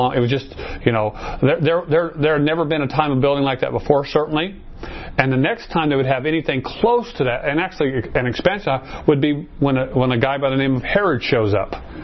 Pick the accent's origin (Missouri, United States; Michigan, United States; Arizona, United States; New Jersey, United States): Arizona, United States; Chandler; I've been in Arizona for 56 years now. So, you know, I remember growing up in Chandler, I remember when Chandler was all agriculture.